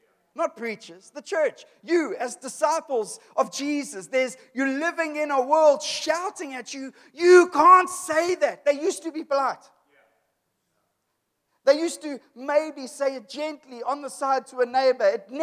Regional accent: Cape Town, Western Cape, South Africa; I come from Cape Town. We have furries in Cape Town.

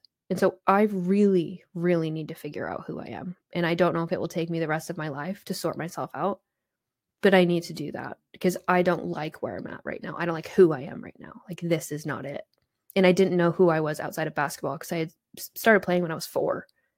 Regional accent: Vermont, United States; I don't look like much. I'm 5'3". I'm from Vermont.

